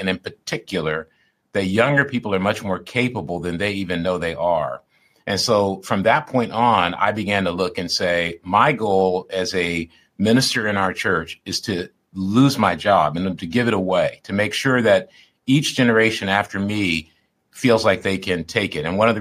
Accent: Michigan, United States; And I grew up in Michigan and I grew up with coaches that were very disciplined

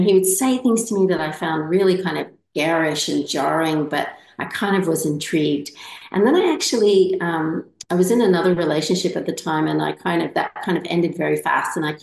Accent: East Coast, United States; moved away as an adult; also born or lived in Netherlands; now in Australia; I live in Australia and I've been living here for nearly 40 years. I'm actually from the East Coast of the United States, born in Holland and then moved to the US.

